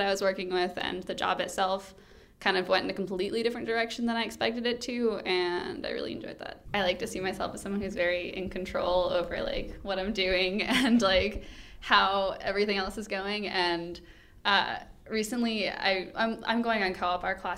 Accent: Alexandria, Virginia, United States; I'm from Alexandria, Virginia, which is right outside DC.

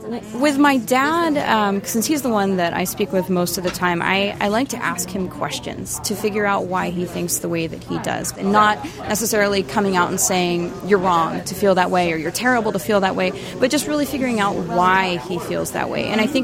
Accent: Texas, United States; Well, I'm from Texas, and my family's all from Texas and in Texas

